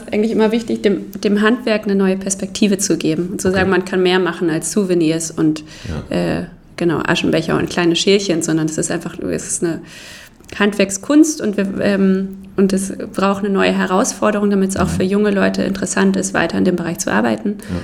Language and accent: German; Bremen, Germany; moved away as an adult; also born or lived in Valencia, Spain / Argentina / Switzerland / France; Ich komme ursprünglich aus Bremen und bin vor 18 Jahren hier weggezogen. Habe dann in Valencia audiovisuelle Kommunikation studiert